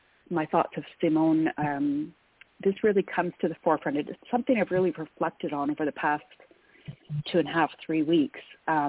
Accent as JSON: {"language": "English", "country": "Canada", "tie": "born or raised there", "said": "I am Canadian, born and bred and a proud Canadian."}